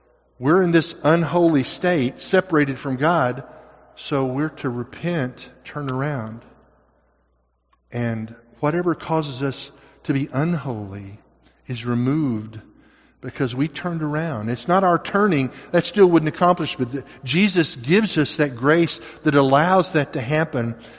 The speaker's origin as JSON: {"language": "English", "region": "Arkansas", "country": "United States", "said": "That makes sense to me, but then I'm from Arkansas."}